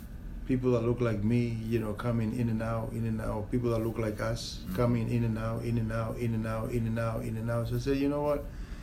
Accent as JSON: {"language": "English", "town": "New York City", "region": "New York", "country": "United States", "tie": "born or raised there", "said": "I grew up in New York City, and I had a very good friend."}